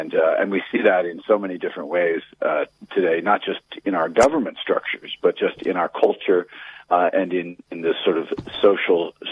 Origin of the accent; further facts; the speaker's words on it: Alaska, United States; also born or lived in Texas; That's right. I lived in Texas for many years, but I grew up in Alaska and recently moved back up here.